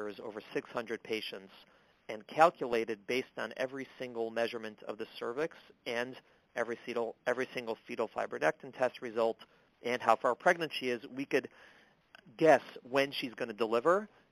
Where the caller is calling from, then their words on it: New York City, New York, United States; I'm calling in from New York City.